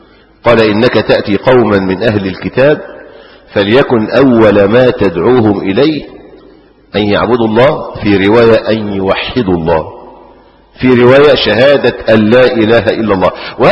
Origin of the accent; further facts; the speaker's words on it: Egypt; حتى إن احنا عندنا المثل الريفي، المثل المشهور عندنا في مصر